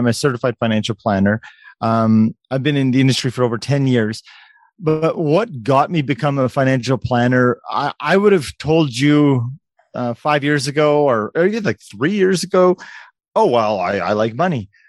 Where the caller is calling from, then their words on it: Canada; I'm speaking from Canada in the winter